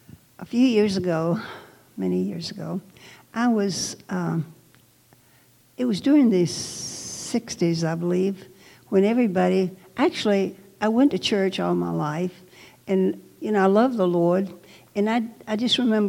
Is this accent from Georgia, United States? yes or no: yes; Georgia, United States; now in Indiana, United States; Okay, I was born in Georgia. I'm a Georgia peach, or you might say a Georgia cracker. But anyway, I married and I moved to Indiana